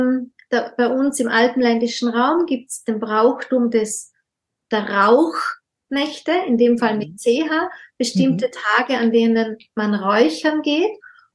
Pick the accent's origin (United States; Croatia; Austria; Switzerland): Austria; und bei uns in Österreich sagt man zu hinlosen.